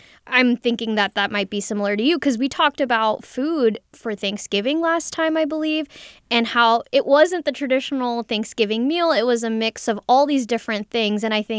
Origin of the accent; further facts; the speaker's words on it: California, United States; In Sacramento, I haven't really seen it, but I am from the Bay Area